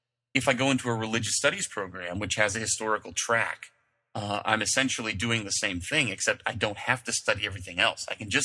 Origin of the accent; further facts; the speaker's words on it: Philippines; born there; also born or lived in England; I was born in the Philippines and lived all over the world and went to high school in England and other places. And so my parents were these kind of old stock pioneer Mormons from Idaho who had left. And I was growing up in a kind of Mormon diaspora.